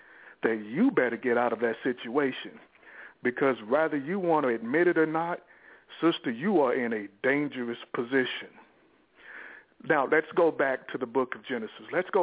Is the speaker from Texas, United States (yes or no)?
yes; Houston, Texas, United States; I'm from Houston.